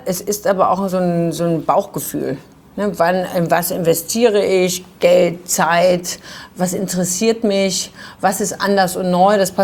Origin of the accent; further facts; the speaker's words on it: Düsseldorf, North Rhine-Westphalia, Germany; born there; ich bin in Düsseldorf geboren und war das erste Mal mit 14 auf einer großen Modemesse.